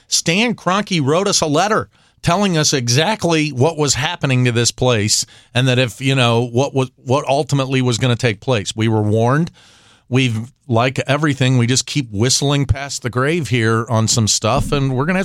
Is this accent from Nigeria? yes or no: no; St. Charles, United States; I grew up in St. Charles. He and I go to the same church growing up